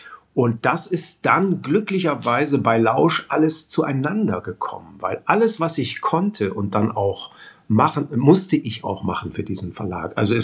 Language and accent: German; Bremen, Germany; weil ich als Bremer ja bekanntermaßen ein Schwätzer bin